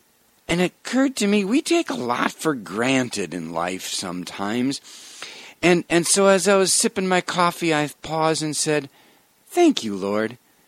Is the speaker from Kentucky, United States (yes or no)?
no; Wisconsin, United States; I grew up in Wisconsin, and that's the state bird.